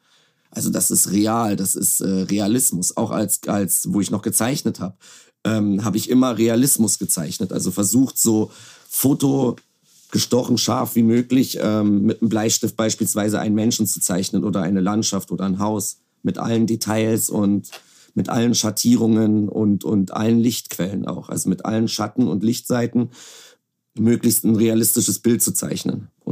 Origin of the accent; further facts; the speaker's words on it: Berlin, Germany; ich würde zum Beispiel auch nicht sagen, ich bin ein Bayer, weil ich bin ja ursprünglich aus Berlin und ich wurde von der Berliner Mutter erzogen. Deswegen, ich rede ja jetzt auch nicht bayerisch mit dir im Interview.